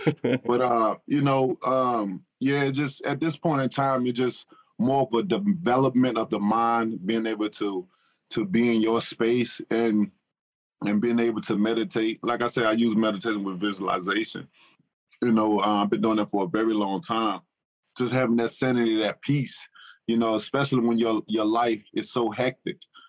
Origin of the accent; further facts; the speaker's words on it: Tuscaloosa, Alabama, United States; Well, I grew up in Tuscaloosa, Alabama. So with anybody know about Alabama, we know we got strong pride on football.